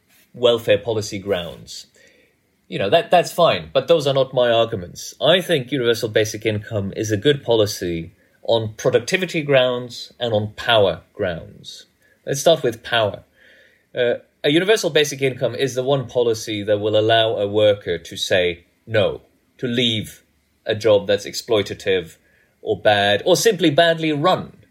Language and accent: English; Norway; You're right to bring up that I grew up in Norway and, you know, Norway or Scandinavia in the late 70s, early 80s when I was a child